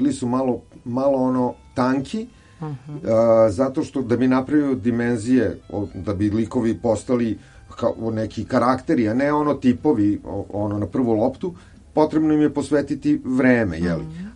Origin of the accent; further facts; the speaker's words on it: Sarajevo, Federation of Bosnia and Herzegovina, Bosnia & Herzegovina; born there; ja sam rođen u Sarajevu u julu